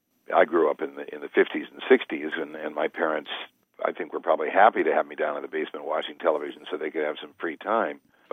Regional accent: Minneapolis, Minnesota, United States; I'm a Minnesotan and graduated Washburn High School in Minneapolis

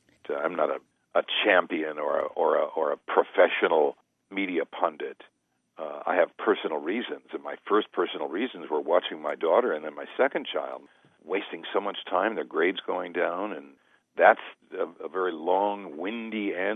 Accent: Minneapolis, Minnesota, United States; I'm a Minnesotan and graduated Washburn High School in Minneapolis

